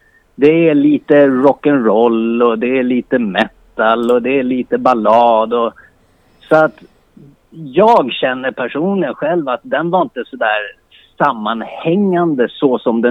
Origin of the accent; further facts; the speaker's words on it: Upplands Väsby, Stockholm County, Sweden; Vi är ju uppväxta med lite allt möjligt här ute. Vi är ju från Upplands Väsby